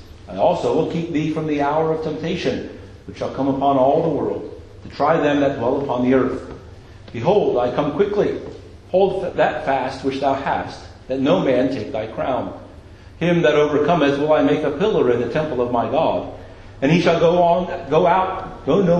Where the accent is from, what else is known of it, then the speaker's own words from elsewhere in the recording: Philadelphia, Pennsylvania, United States; I'm from Philadelphia in the U.S.